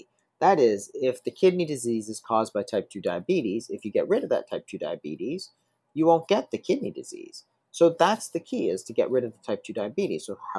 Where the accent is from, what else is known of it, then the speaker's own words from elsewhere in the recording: Toronto, Ontario, Canada; Yeah, so I grew up in Toronto. I went to medical school in Toronto, and then I went to UCLA to do my fellowship in kidney disease.